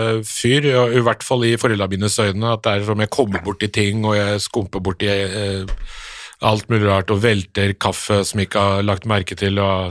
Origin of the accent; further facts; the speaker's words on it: Oslo, Norway; Ja, jeg vokste opp i Nordstrand, ikke så veldig langt fra der dere bor